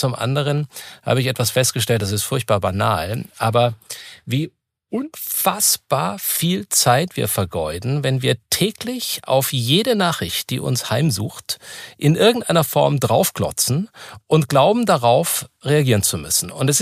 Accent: Bavaria, Germany; In meiner Heimat Oberfranken

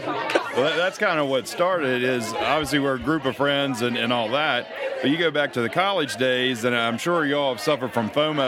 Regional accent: Shepherdstown, West Virginia, United States; We're from Shepherdstown, West Virginia.

